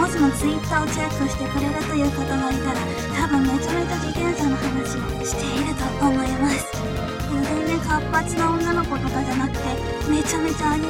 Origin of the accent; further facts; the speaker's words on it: Tochigi, Japan; 栃木県出身なんですけども、